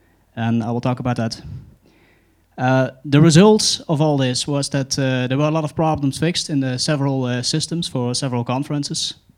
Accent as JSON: {"language": "English", "country": "Netherlands", "said": "I'm from the Netherlands."}